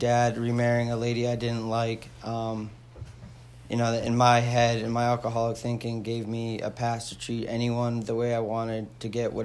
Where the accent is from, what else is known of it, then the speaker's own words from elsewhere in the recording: New Hampshire, United States; I'd never been to Cape Cod, I'm from New Hampshire, and I remember looking at my friend and asking, Do you think we're gonna go to the beach?